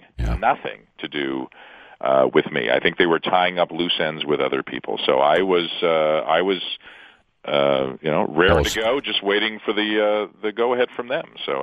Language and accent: English; Canada; the first question I got asked was about being Canadian.